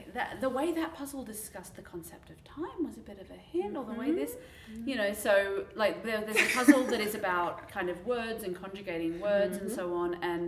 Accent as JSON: {"language": "English", "country": "Australia", "said": "I'm Aussie with an Irish mother."}